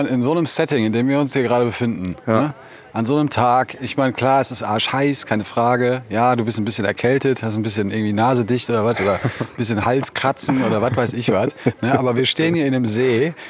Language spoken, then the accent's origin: German; North Rhine-Westphalia, Germany; Bottrop ist ja gar nicht so weit entfernt von meiner Heimatstadt.